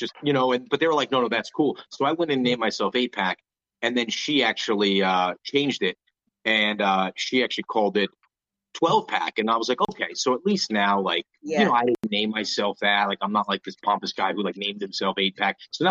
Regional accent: New Jersey, United States; See, I'm from North Jersey, New York City area. New York City was always where I went to hang out.

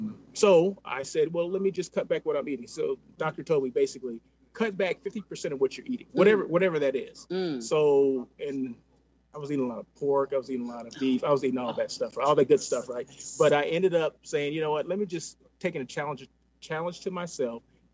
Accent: Blythe, California, United States; How do you remember I'm from Blythe?

